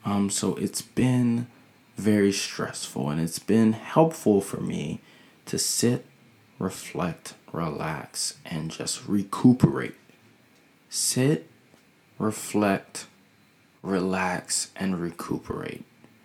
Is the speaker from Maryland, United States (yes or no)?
yes; Baltimore, Maryland, United States; talk about how I feel being a young 20-year-old African-American male in Baltimore City, born and bred in Baltimore City, but going to a Jesuit Catholic college and university.